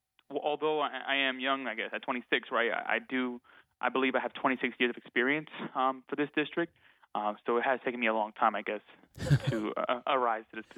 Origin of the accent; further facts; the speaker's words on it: Bronx, New York, United States; Well, Dave, I grew up in this community. I was born on Watson Avenue. I've lived in, you know, various places throughout the Bronx, but I was born here.